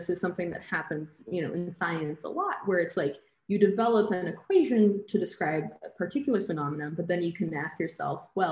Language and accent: English; Brazil; moved away; I'm originally from Brazil. I've moved around my whole life